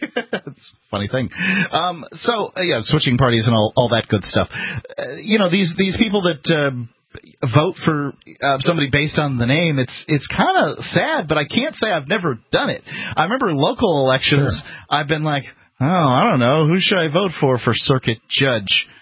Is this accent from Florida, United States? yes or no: yes; Florida, United States; I'm from Florida.